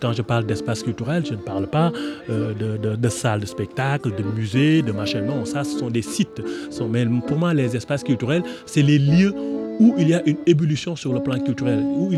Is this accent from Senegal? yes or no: yes; Dakar, Senegal; now in France; moi je suis d'origine sénégalaise. Je suis né et grandi à Dakar, dans un quartier populaire qui s'appelle la Médina.